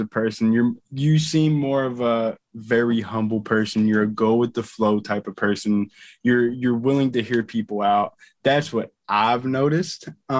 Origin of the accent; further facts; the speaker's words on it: Kentucky, United States; I'm not from China, I'm from Kentucky.